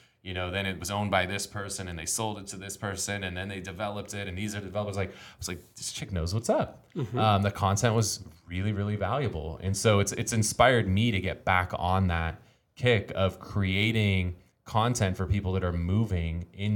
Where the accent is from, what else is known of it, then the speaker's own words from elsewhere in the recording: Charleston, South Carolina, United States; I'm very passionate, born and raised here, which is also a big asset, right? Like, the person who's born and raised in Charleston that knows where the bodies are buried